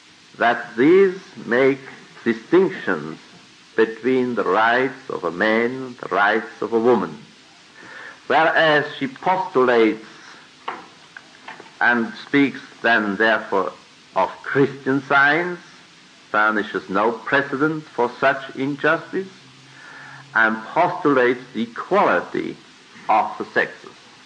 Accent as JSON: {"language": "English", "country": "Switzerland", "said": "second, I come from Switzerland, which doesn't give me the right."}